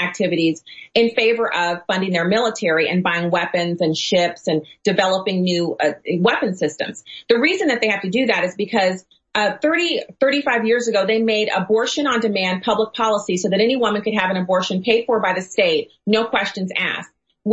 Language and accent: English; Germany; now in United States; So I grew up in Germany